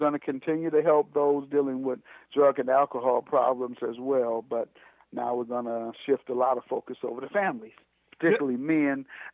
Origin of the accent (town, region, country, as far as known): Detroit, Michigan, United States; born or raised there